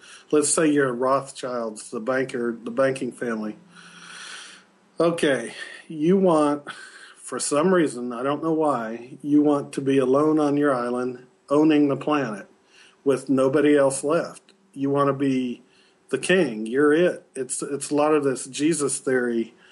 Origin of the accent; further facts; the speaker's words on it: Ottumwa, Iowa, United States; I'm from Ottumwa, so, you know, Pabst. And we have this beer here in Texas called Pearl.